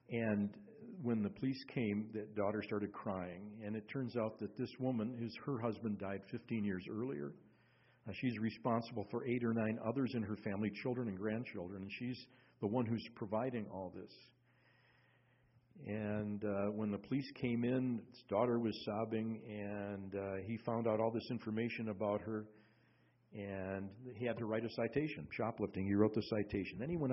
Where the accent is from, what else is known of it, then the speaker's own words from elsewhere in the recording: Minneapolis, Minnesota, United States; born there; I was born in the Twin Cities, Minneapolis, St. Paul.